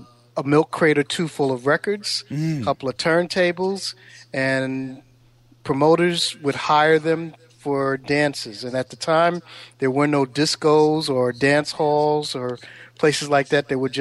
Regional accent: Brooklyn, New York, United States; But born and raised in Brooklyn, grew up in Bed-Stuy.

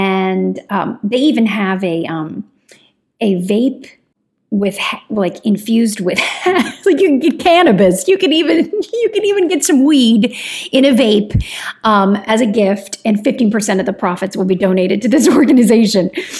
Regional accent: Kentucky, United States; I think I did Kentucky bourbon because I'm from Kentucky.

